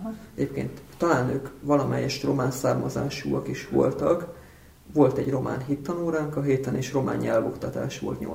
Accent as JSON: {"language": "Hungarian", "town": "Furta", "region": "Hajdú-Bihar", "country": "Hungary", "tie": "born or raised there", "said": "Hajdú-Bihar megyében nőttem föl, Biharban, a Kissárét és a Bihari sík találkozási pontjánál Furtában, néhány 10 kilométerre a román határtól van ez a település. Egyéb iránt talán a Román Ortodox Egyház fenntartásában működő iskolában jártam"}